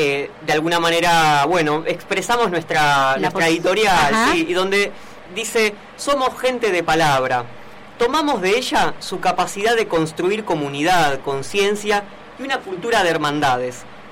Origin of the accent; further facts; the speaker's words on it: Moreno, Buenos Aires Province, Argentina; now in Buenos Aires, Argentina; En Moreno, donde me crié, yo soy de Moreno.